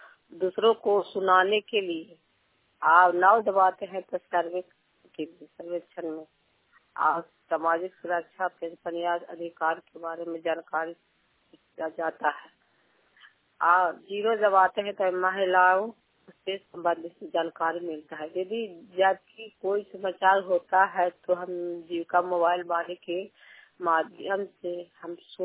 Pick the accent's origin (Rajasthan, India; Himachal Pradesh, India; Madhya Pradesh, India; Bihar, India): Bihar, India; Gokhulpur; गांव गोखुलपुर पंचायत चंडी प्रखंड चंडी जिला ललंदा के निवासी हूँ।